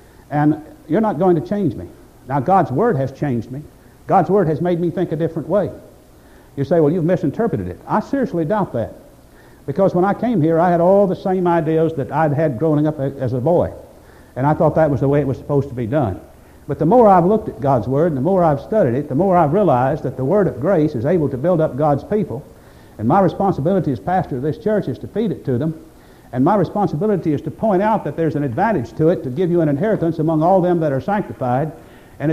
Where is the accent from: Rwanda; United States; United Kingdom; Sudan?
United States; I'm an American, and I love this country, and I defend it